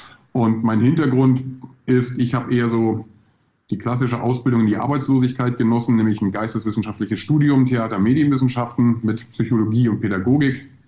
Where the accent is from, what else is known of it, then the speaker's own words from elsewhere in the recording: Husum, Schleswig-Holstein, Germany; also born or lived in Hamburg; Ich bin auch Muschelschubser, bin in Hamburg geboren, 1978. Wer rechnen kann, weiß, wie alt ich bin. Bin dann noch ein bisschen weiter Richtung Süddänemark gegangen, also in der grauen Stadt am Meer Husum groß geworden. Und dann hat es mich nach ein paar Umwegen nach Nürnberg verschlagen